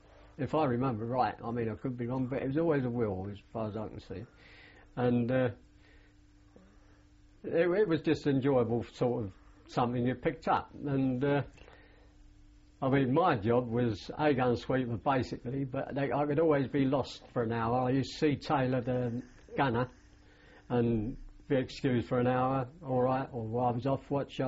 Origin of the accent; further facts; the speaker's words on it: West Ham, London, United Kingdom; and I come from West Ham.